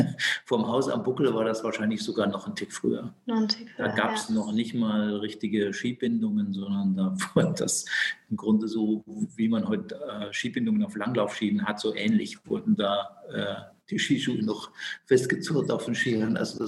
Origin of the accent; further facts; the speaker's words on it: Bad Aibling, Bavaria, Germany; Ich komme aus Oberbayern, aus dem Voralpenland, aus Bad Aibling, das ist so in der Nähe von München.